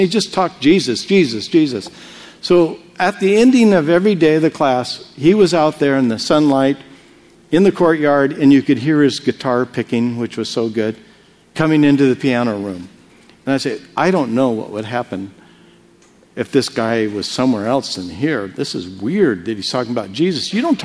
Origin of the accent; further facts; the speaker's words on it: United States; I said, Christian? You got to be kidding me. I'm an American.